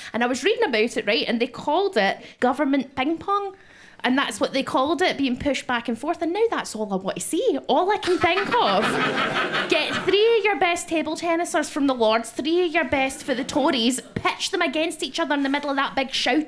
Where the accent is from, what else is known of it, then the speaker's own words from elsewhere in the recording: Scotland, United Kingdom; And you know, there's one thing we as Scottish people love, it's to just have a bit of protest.